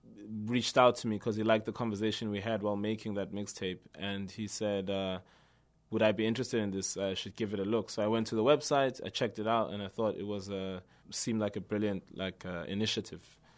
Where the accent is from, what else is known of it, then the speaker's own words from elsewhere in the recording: South Africa; Well, I'm coming from South Africa